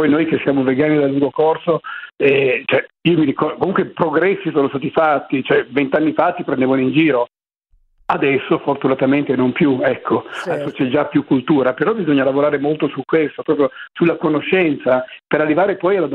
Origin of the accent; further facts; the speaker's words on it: Milan, Lombardy, Italy; Io sono di Milano, per cui guarda.